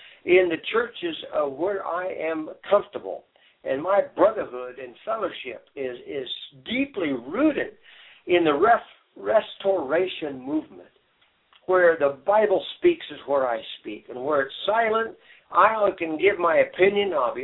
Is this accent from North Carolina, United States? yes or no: no; Illinois, United States; now in Colorado, United States; I grew up in Illinois, and the water was so polluted there that I wouldn't dare eat a fish if it jumped in my boat.